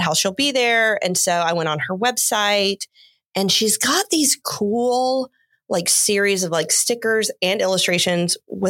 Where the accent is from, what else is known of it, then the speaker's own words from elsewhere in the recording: California, United States; born there; moved away; I was born in California.